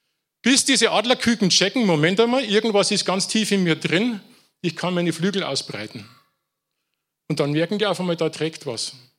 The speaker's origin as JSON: {"language": "German", "town": "Pullach", "region": "Bavaria", "country": "Germany", "tie": "born or raised there", "said": "geboren oder aufgewachsen in der Nähe hier von München, Pullach im Isartal, da liegen meine biologischen Wurzeln."}